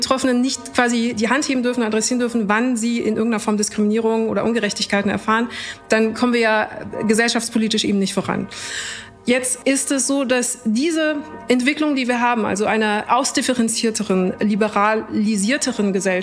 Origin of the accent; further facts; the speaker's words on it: Munich, Bavaria, Germany; Und dann sage ich, aus München.